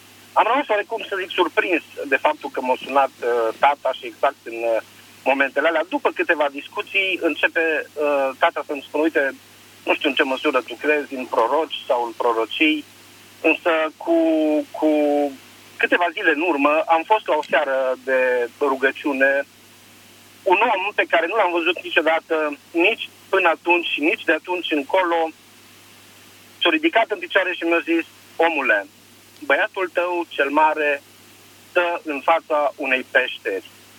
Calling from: Bistrița, Bistrița-Năsăud, Romania; sunt de la Bistrița.

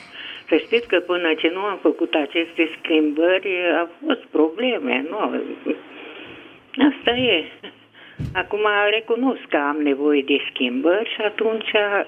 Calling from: Hunedoara, Hunedoara County, Romania; din Unedora

